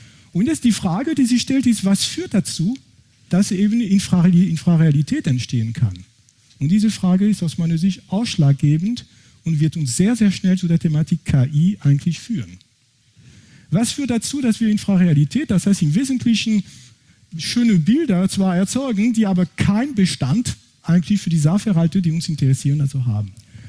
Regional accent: France; German is a second language; Ich bin, wie gesagt, ursprünglich aus Frankreich, das kann man wahrscheinlich von meinem Akzent nicht überhören.

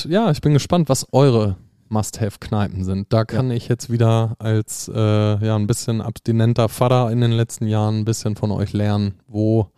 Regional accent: Lower Saxony, Germany; So in der Südstadt, wo ich aufgewachsen bin.

